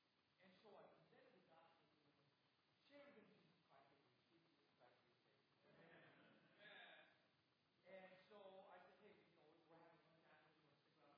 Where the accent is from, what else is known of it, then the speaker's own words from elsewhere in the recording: California, United States; I'm from California, which is a good state to be from. That's how I used to say it. But you know what? I'm from California and I love California.